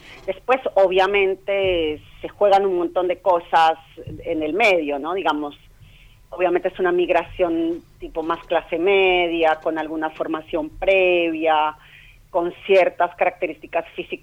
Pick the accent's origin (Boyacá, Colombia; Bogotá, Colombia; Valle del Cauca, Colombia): Bogotá, Colombia; also born or lived in Quindío; Pero también fui migrante interna en Colombia. O sea, yo nací en Bogotá